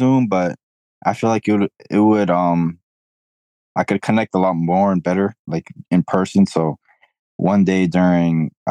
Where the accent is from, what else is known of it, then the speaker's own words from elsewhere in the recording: Lawrence, United States; growing up in Lawrence like my whole life